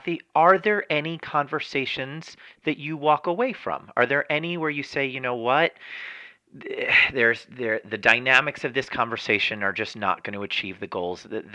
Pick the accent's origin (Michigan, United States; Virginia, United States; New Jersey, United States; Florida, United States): New Jersey, United States; Montvale; I am absolutely from Montvale, New Jersey.